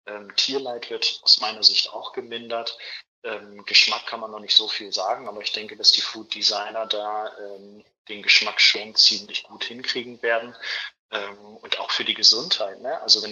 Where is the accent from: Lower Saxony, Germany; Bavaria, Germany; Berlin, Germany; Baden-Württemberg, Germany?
Lower Saxony, Germany; ich komme aus der Region Osnabrück, Vechta.